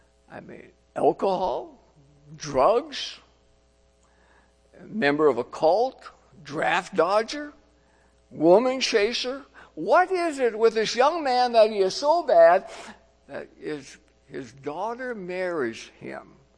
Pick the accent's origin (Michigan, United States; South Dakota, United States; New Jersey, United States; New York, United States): South Dakota, United States; there was the opportunity to do a summer vicarage in South Dakota, my home state.